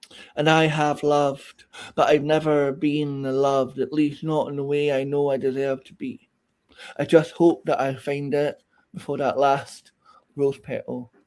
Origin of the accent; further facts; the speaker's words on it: Scotland, United Kingdom; I think especially being Scottish, there's like a kind of, we've got a bit of a history with folklore and legend and things like that.